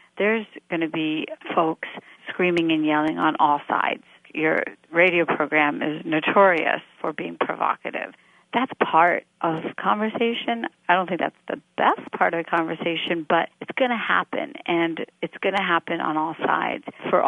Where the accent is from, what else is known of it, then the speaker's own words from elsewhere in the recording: India; born there; I was born in India into a conservative Muslim family, became a journalist in my 20s